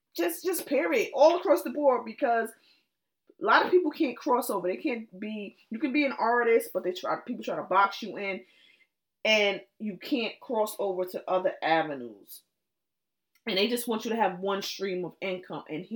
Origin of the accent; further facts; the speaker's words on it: Compton, California, United States; because I'm from Compton. I'm black.